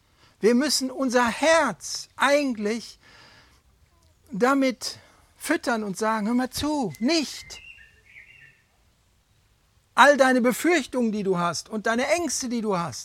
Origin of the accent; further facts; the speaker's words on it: Cologne, North Rhine-Westphalia, Germany; Wir haben eine Bergwanderung gemacht. Als Kölner.